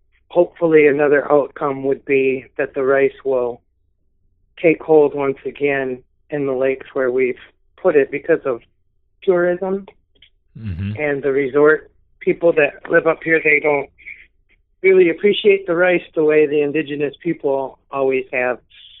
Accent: Grand Rapids, Michigan, United States; And I was born in the Washtenong area, the Grand Rapids area, and about the center of the Mitt of the Lower Peninsula.

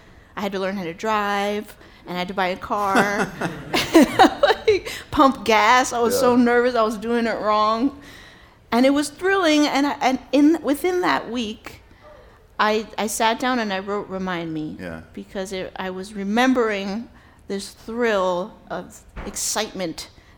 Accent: New York City, New York, United States; I wrote this song, I'm born and raised in New York City, and at one point, about 2 years ago, I was getting just sick and tired of it, and I really needed to change.

